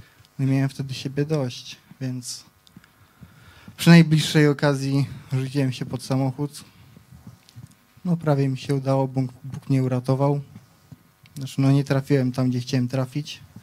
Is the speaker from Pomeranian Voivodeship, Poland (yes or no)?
no; Wieliczka, Lesser Poland, Poland; Przyjechałem z Wieliczki. Mam 23 lata.